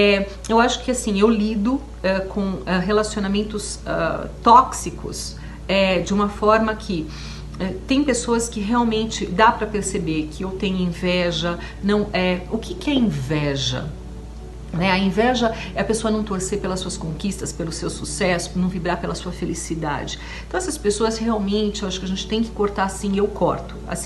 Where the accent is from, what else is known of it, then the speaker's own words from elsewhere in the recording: Brazil; moved away; e eu, que venho do Brasil, tenho vínculos no Brasil, né?